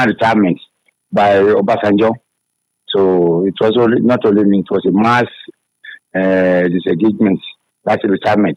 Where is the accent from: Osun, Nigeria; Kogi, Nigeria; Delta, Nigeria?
Kogi, Nigeria; Kabba; moved away as an adult; also born or lived in Kaduna; I am from Kaba in Kogi State. Born in 1954 for a family of … And I grew up in Kaba.